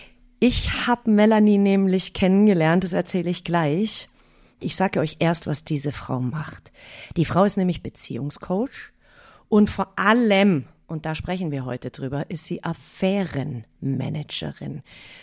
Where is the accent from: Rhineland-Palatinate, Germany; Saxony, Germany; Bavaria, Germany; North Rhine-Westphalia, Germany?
Bavaria, Germany; Fürstenfeldbruck; accent: Bavarian; Ich komme hier ursprünglich aus Fürstenfeldbruck, das ist im Westen von München, also wir sind so ein bisschen auseinander aufgewachsen, gell? Also man hört auch in dem Dialekt, ich spreche ja nicht ganz so perfekt bayerisch mehr